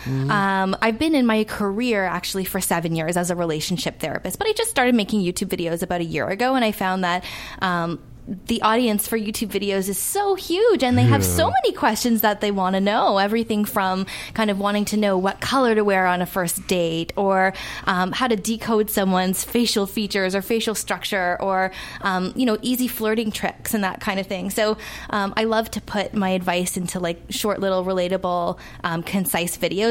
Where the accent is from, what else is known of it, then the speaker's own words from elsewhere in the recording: Toronto, Ontario, Canada; I am actually from Toronto.